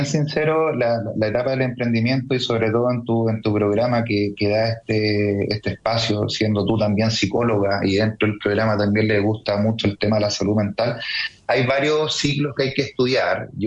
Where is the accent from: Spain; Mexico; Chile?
Chile; Viña del Mar, Valparaíso; yo soy de Viña, ¿sí?, en Viña hay una carrera